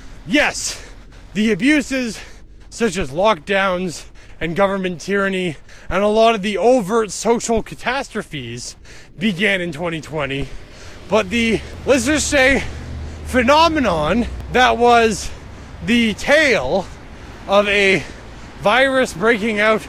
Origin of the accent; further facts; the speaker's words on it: Canada; at least as a Canadian, it felt like there was a whole lot of panic